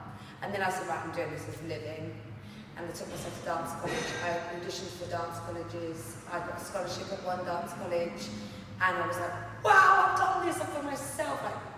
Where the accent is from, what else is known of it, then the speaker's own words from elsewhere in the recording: Ilford, London, United Kingdom; Yeah, Ilford. Yeah, yeah.